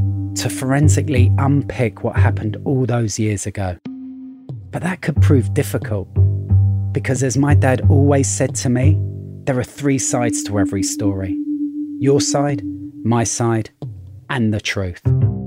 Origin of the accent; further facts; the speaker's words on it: South East England, United Kingdom; So my accent may sound like I'm from the rough side of London. But I was actually raised in the leafy suburbs of Surrey, favoured county of wealthy commuters.